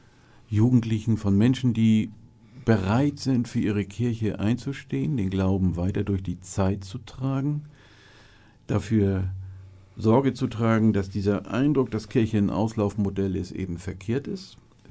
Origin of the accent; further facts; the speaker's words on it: Flensburg, Schleswig-Holstein, Germany; born there; dann über Flensburg, meiner Geburtsstadt, zurück